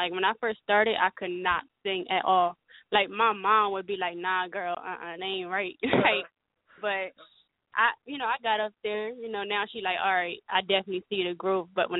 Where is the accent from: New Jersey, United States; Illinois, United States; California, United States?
New Jersey, United States; Camden; Like, when people meet me, they don't ever think I'm from Camden.